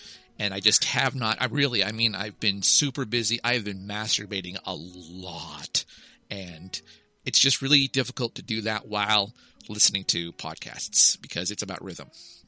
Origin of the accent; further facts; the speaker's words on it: Kansas, United States; I mean, I grew up in Kansas, so how could I not see it, right?